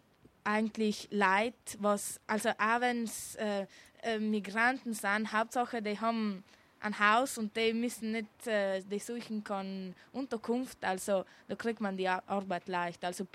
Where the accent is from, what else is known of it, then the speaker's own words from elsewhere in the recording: Albania; German is a second language; now in Italy; ja, ich komme aus Albanien, aber ich kann Italienisch, Deutsch, Ladinisch, Albanisch, Englisch, ja, weißt, und noch das und das andere.